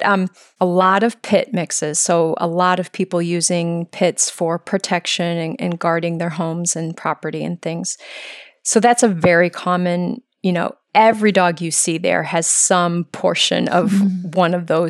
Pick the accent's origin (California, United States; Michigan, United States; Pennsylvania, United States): Michigan, United States; also born or lived in Ohio; now in Hawaii, United States; Well, I'm originally from Michigan. I grew up kind of in a rural setting. I always struggle saying that word, rural. And did all of my schooling in Michigan, spent most of my adult life living in Ohio. So I'm a Midwest person.